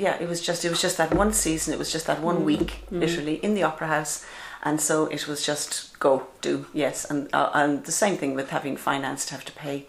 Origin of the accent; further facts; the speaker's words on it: Ireland; When I was growing up in Ireland at that time, all of my knowledge of other dancers was literally through books